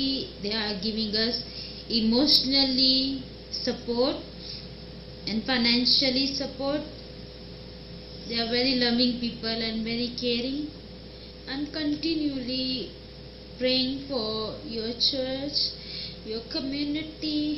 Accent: Pakistan; English is a second language; now in Thailand; We belong to Pakistan. We are from Pakistan. And we are refugees here in Thailand since 3.5 years ago.

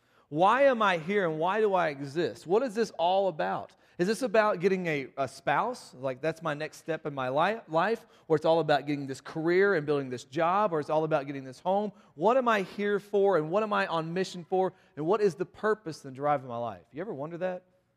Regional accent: the South, United States; There's a saying in the country. I'm from the South, and you would see dogs chase cars.

